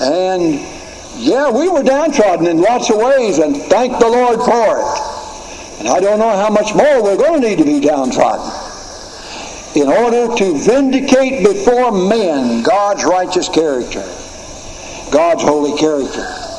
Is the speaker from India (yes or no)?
no; the South, United States; I'm a Southerner.